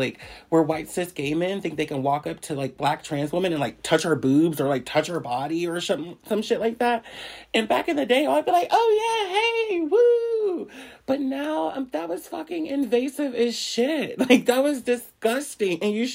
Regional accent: Pittsburgh, Pennsylvania, United States; I'm 33 years old. I'm from Pittsburgh, Pennsylvania.

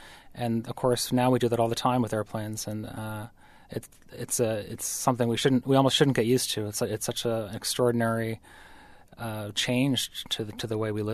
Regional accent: Massachusetts, United States; I grew up in Western Massachusetts.

